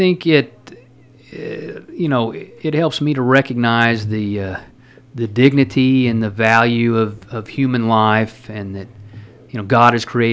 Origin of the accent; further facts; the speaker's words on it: Mount Vernon, United States; Well, I grew up in Mount Vernon, and that's where my wife and I live, and we've raised 3 children in Mount Vernon